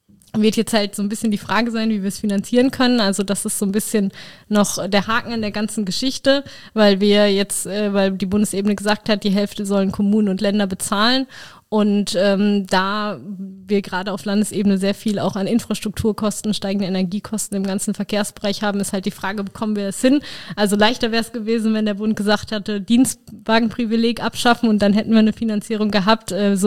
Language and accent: German; Bielefeld, North Rhine-Westphalia, Germany; now in Landau, Germany; Ursprünglich komme ich aber aus Bielefeld.